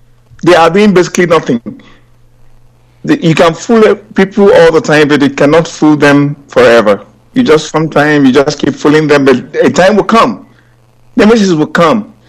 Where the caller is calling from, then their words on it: London, United Kingdom; calling from London.